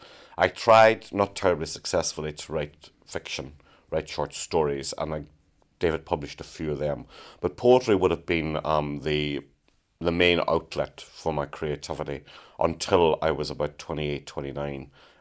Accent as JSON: {"language": "English", "town": "Buncrana", "region": "Ulster", "country": "Ireland", "tie": "born or raised there", "said": "I was born in Buncrana in 1953."}